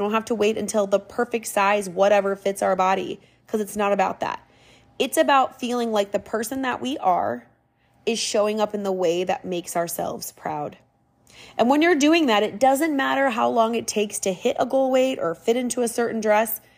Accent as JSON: {"language": "English", "region": "Minnesota", "country": "United States", "said": "every year that I'm gone from Minnesota, when I go back, I notice things. And so that's why I decided to kind of have a fun little episode about being Minnesotan"}